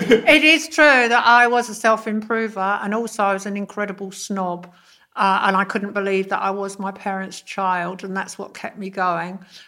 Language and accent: English; Fulham, London, United Kingdom; I grew up in Fulham. My parents had half a house. We didn't have very much money.